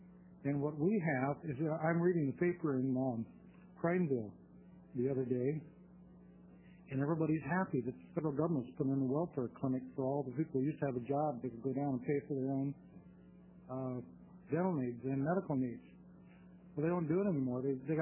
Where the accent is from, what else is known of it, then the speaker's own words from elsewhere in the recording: Myrtle Creek, Oregon, United States; I'm a dentist, previously born and raised in Myrtle Creek, but now live in the Senator Farno's district over by the Reindeer Farm, not too far from there.